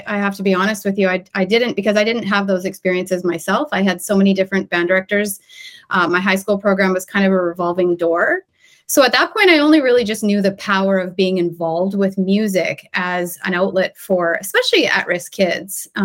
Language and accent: English; Saskatoon, Saskatchewan, Canada; Saskatoon.